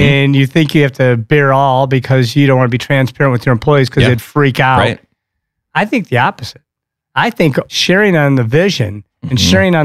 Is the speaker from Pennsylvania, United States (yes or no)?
no; Ohio, United States; moved away as an adult; now in Michigan, United States; Nope, I grew up in Ohio. I went to the Ohio State University.